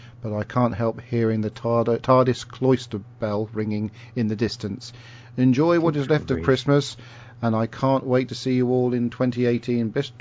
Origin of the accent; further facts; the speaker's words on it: Cromer, East of England, United Kingdom; Lovely having this connection with my hometown.